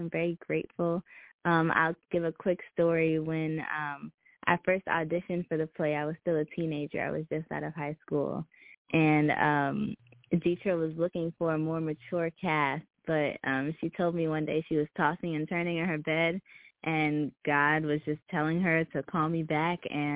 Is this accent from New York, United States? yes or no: yes; Brooklyn, New York, United States; I'm from Brooklyn, New York.